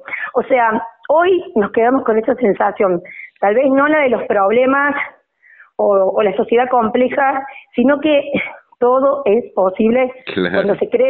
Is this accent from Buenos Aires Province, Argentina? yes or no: no; Córdoba, Argentina; now in Río Tercero, Argentina; Yo, mira, confieso que yo vengo de la ciudad de Córdoba.